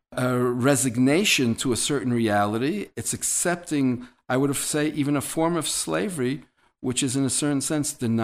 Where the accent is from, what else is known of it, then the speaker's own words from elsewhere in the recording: United States; And in my naivete as an American, I said to him